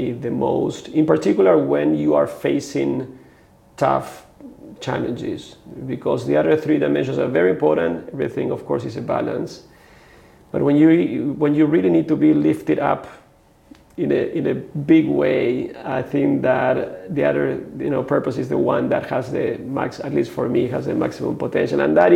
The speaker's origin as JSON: {"language": "English", "country": "Argentina", "tie": "born or raised there", "said": "I grew up in a in Argentina in a very wealthy family, driven by my father's family business, which was very successful."}